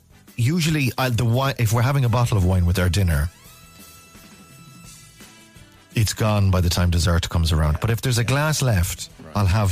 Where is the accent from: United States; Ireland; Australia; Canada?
Ireland; So I thought, you know, I might as well fly the flag for my home country and taste some of the Rare Apple Ice Wine.